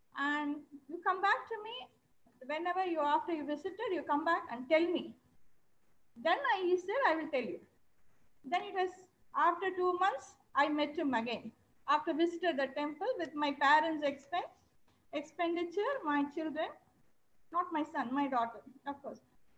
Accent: Chennai, Tamil Nadu, India; English is a second language; as well. I am from Chennai.

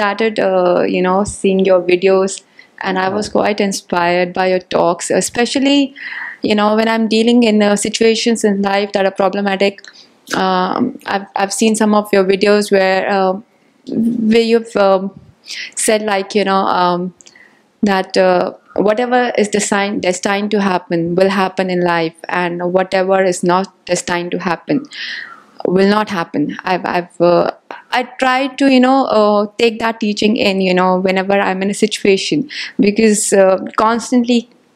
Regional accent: New Delhi, Delhi, India; now in Mumbai, India; I'm basically from New Delhi and I've come here to Mumbai.

